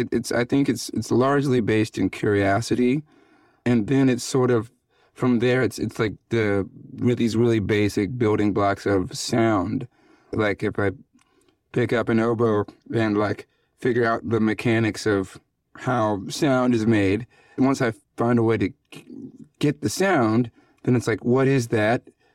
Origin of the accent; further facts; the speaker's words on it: the South, United States; And I grew up in the South, and melodies and rhythms seemed just so simple in comparison to everyone else around me.